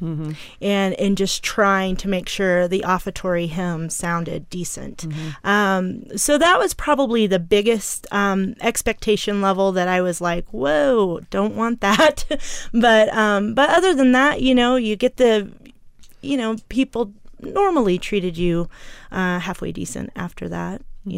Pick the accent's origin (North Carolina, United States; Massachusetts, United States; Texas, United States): North Carolina, United States; born there; also born or lived in Iowa / Illinois / Missouri / Tennessee; For me, I was born in North Carolina, and then my dad did home missionary work as a new church planner in Iowa and Illinois, and then he had three pastorates in Missouri, and then in Tennessee.